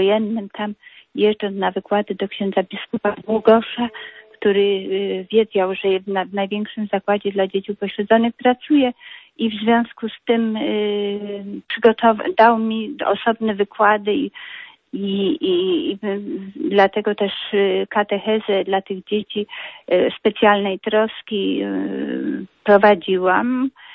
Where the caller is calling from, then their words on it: Greater Poland Voivodeship, Poland; jestem z Wielkopolski, jestem osobą konsekrowaną